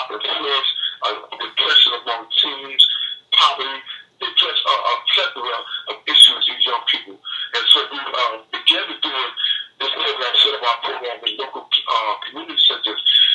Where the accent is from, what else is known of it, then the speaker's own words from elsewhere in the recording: New York City, New York, United States; because I'm originally from Oceanville, Brownsville, a person of the Brownsville community, and this is where I grew up